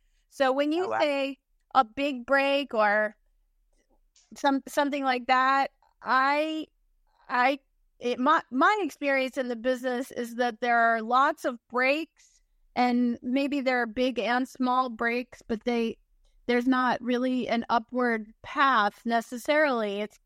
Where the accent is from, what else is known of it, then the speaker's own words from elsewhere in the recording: New Orleans, Louisiana, United States; But I grew up in New Orleans, and at that time, there wasn't a lot of show business happening there